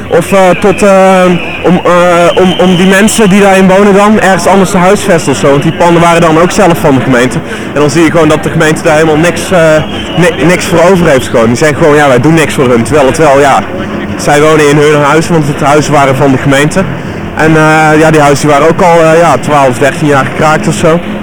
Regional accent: Eindhoven, North Brabant, Netherlands; Nee, ik kom uit Eindhoven.

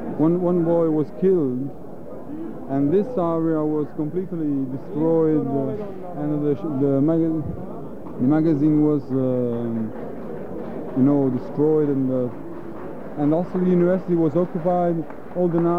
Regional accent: Naples, Campania, Italy; English is a second language; In Napoli, I came from Napoli

